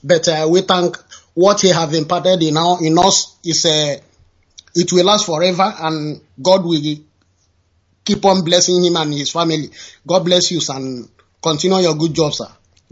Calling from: Italy; I'm calling from Italy.

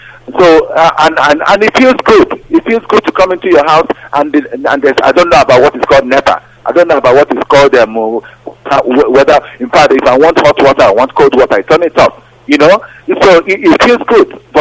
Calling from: Australia; I'm calling from Australia again.

